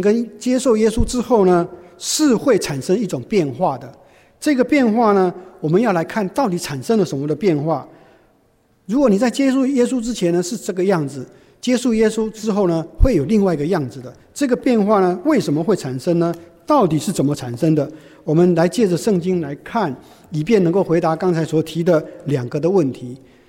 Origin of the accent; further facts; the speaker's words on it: China; 否则，我们中国人听了这个话，会觉得真的是大逆啊，不孝啊